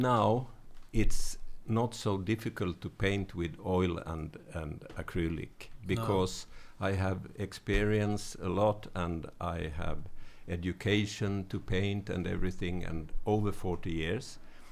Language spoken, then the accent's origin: English; Nyköping, Södermanland, Sweden; I got a culture prize in my hometown Nyköping